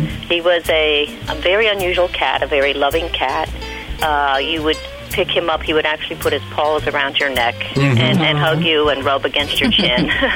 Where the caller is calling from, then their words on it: Reading, Pennsylvania, United States; Reading, Pennsylvania.